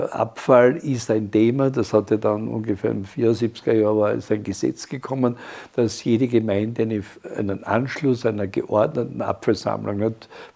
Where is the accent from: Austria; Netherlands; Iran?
Austria; Styria; das hat ja raue Mengen gegeben bei uns in der Oststeiermark.